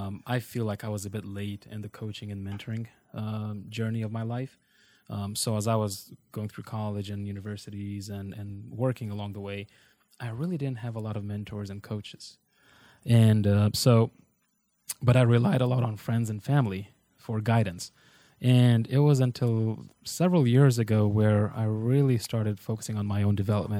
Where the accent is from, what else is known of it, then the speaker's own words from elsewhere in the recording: Afghanistan; I'm from Afghanistan